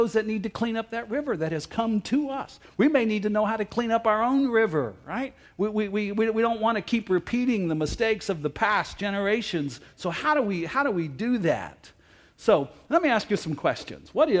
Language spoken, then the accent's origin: English; Hamilton, Ohio, United States; and I grew up in Hamilton, Ohio. A lot of immigrants from Kentucky came up in earlier years, and you know, so it influences your speech patterns.